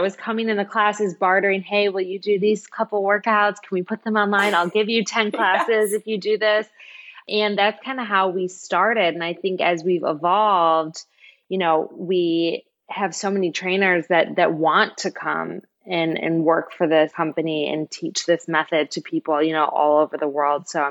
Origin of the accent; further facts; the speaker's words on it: Michigan, United States; And I'm from Michigan. Ticks aren't a thing. Lyme disease isn't a thing.